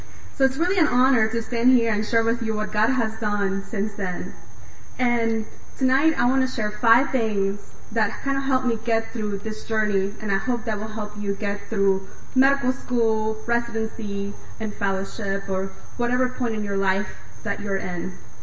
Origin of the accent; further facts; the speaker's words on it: Managua, Nicaragua; English is a second language; I grew up in Managua, Nicaragua. It is the second poorest country in the Western Hemisphere.